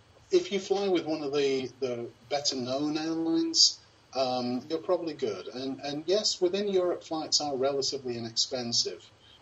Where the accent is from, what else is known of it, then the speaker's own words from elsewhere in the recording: England, United Kingdom; moved away as an adult; I was born and raised in England for 25 years.